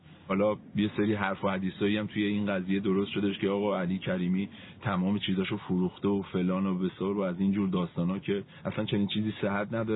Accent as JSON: {"language": "Persian", "country": "Iran", "moved": "as an adult", "said": "چهار پنج ماه پیش من خب ایران داشتم زندگی میکردم نورمال، اصلا فکرش هم نمیکردم که مثلا یه روزی تصمیم بگیرم که بخوام خارج از ایران زندگی بکنم."}